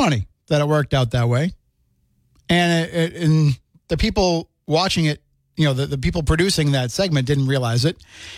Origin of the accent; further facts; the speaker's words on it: United States; born there; telling us we're not Americans because we are Indian. I told her I'm born in this country.